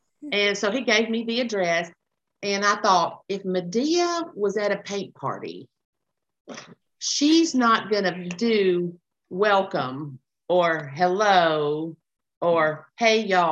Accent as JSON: {"language": "English", "region": "Alabama", "country": "United States", "said": "So everybody knew we're from Alabama, you know, the whole thing."}